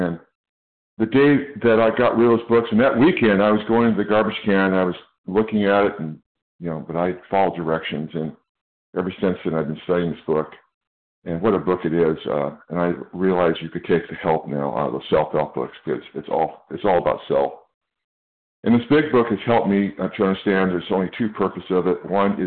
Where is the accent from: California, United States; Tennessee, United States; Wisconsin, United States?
California, United States; I'm from Northern California.